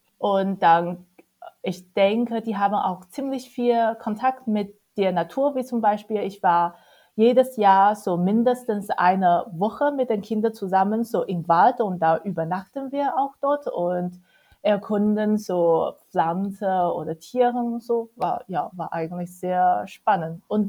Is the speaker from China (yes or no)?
yes; Hangzhou, Zhejiang, China; now in Dresden, Germany; Die haben so eine Bruderschule, Kooperationsschule in Hangzhou. Das ist auch in der Nähe von Shanghai und auch meine Heimatstadt.